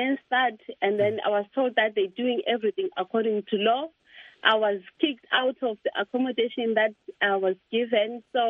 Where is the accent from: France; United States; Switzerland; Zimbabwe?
Zimbabwe; now in United Kingdom; I'm an asylum seeker. Mm-hmm. I came from Zimbabwe in 2016. Because I was running away from home as a lesbian woman, since it's not allowed, so I came to seek asylum in the United Kingdom.